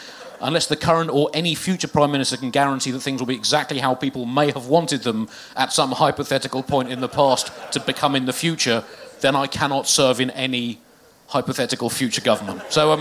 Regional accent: Tunbridge Wells, South East England, United Kingdom; Well, I grew up in Tunbridge Wells.

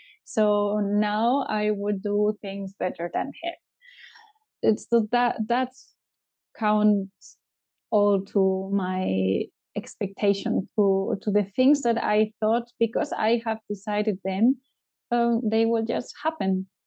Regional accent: Spain; English is a second language; now in Germany; I live in North Germany since a lot of years. I come originally from Spain

